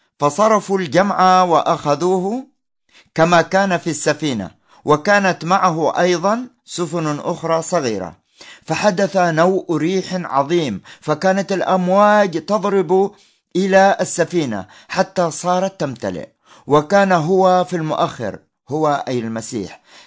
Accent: Yemen; بالذات في بلدنا اليمن الحبيب، عشنا حروب وويلات ومجاعات وأوبئة، ونحن نعاني منذ 2011

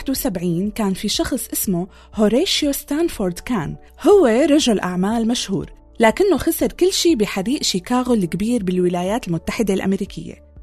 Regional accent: Syria; قصتنا كسوريين

